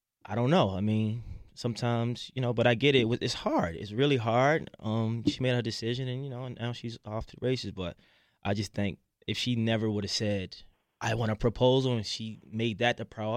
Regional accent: Baltimore, Maryland, United States; You know, growing up, seeing a lot of backlash and negativity, you know, growing up in Baltimore City, I always found a way to find positive in all things

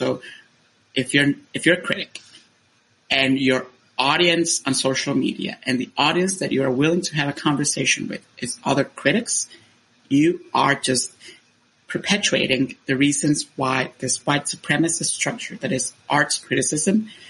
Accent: Honduras; born or raised there; moved away as an adult

